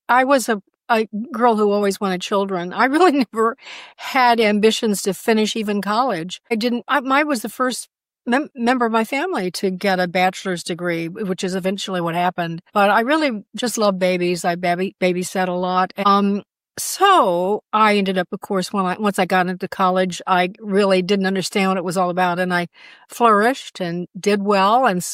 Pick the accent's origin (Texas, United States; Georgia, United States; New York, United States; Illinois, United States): Illinois, United States; Chicago; So Chicago is my hometown, but so is Southern Illinois.